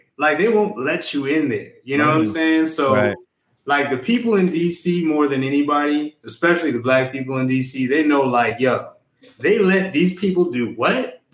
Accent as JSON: {"language": "English", "region": "Maryland", "country": "United States", "said": "Like I said, we came from Maryland."}